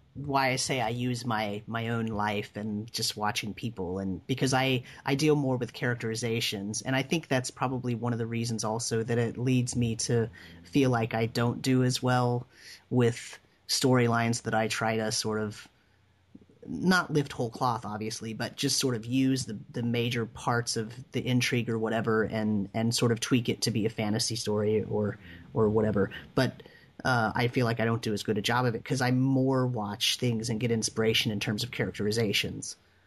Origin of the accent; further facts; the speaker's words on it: Ithaca, New York, United States; Everybody in Ithaca goes to the mall. Okay, oops, I said my hometown.